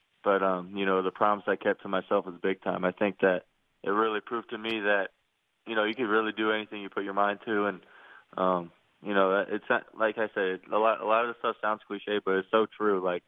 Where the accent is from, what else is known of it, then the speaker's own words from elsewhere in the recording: Wyomissing, Pennsylvania, United States; You know, obviously I grew up in Wyomissing, Pennsylvania, born and raised, you know, so it was cool. It was a small town.